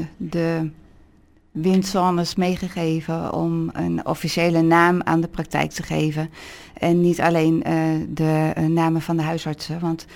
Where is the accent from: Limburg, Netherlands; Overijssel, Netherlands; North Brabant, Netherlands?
Overijssel, Netherlands; Olst; Ja, in Olst, in vlakbij Deventer, een klein dorp. Ja. En daar ben ik opgegroeid, geboren en getogen.